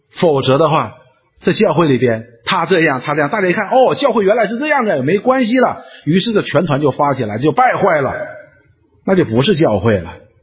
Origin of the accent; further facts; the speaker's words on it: Northeast China, China; 就是我们东北人管的叫面起子